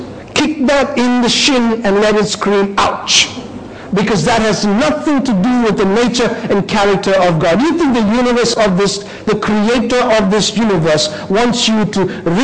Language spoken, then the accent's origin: English; India; You know, in India, we were like 10 years behind the US.